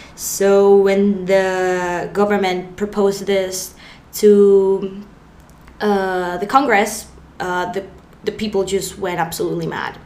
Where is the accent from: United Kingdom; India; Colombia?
Colombia; I'm 18 years old and I'm from Colombia